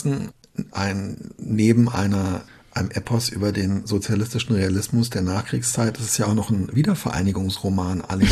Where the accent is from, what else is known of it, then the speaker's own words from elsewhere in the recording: West Germany, Germany; Das ist für mich irgendwie als Westdeutscher natürlich eins.